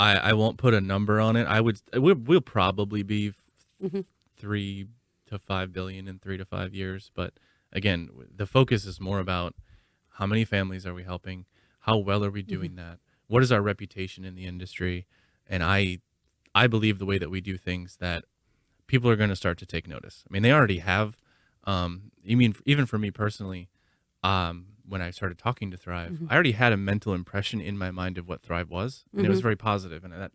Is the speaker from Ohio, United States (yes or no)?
no; Minnesota, United States; I guess the other one is I'm from Minnesota and I'm a diehard Vikings fan.